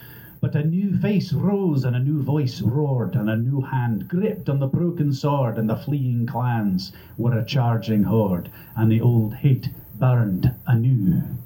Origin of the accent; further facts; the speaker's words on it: Houston, Texas, United States; I'm from Houston.